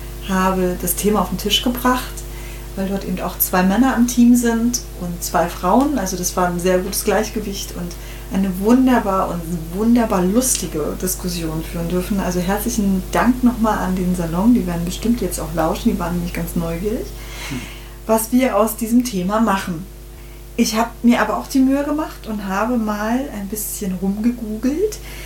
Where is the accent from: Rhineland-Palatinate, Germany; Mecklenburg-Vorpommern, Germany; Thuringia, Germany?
Mecklenburg-Vorpommern, Germany; Rostock; Friseurin aus Leidenschaft, aus dem hohen Norden. Wir kommen aus Rostock